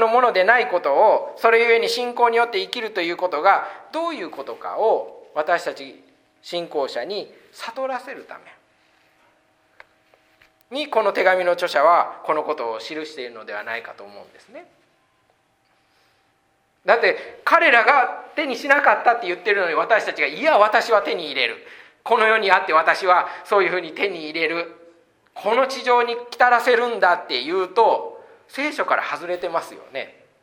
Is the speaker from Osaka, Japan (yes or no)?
yes; Osaka, Japan; 大阪で生まれ、日本の大阪で生まれ、日本で教育を受けた私は、国籍を除いては基本的には日本人と何ら変わらない環境で育ちました。